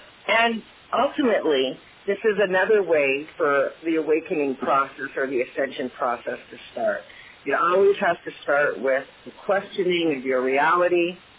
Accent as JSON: {"language": "English", "country": "Canada", "tie": "born or raised there", "said": "when I grew up in Canada, The Wizard of Oz came on TV once a year. I mean, we only had back then like 3 TV stations, and one of them was in French."}